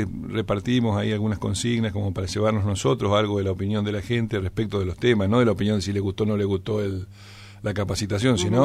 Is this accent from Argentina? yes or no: yes; Argentina; ¿cómo nosotros estamos construidos como argentinos, no?